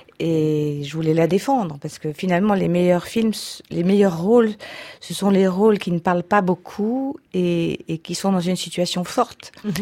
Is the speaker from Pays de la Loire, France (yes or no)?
no; Hauts-de-France, France; je suis du Nord, donc je suis ch'ti